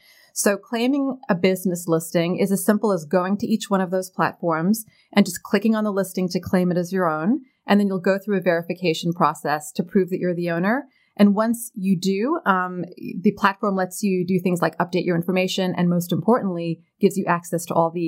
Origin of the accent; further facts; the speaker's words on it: South Africa; I'm from South Africa. We've got the big five game.